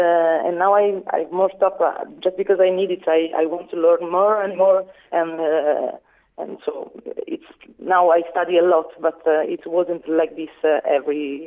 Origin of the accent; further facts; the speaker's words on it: Novara, Piedmont, Italy; English is a second language; I came from Novara, and I was born in Novara, and I study in the Novara Conservatory.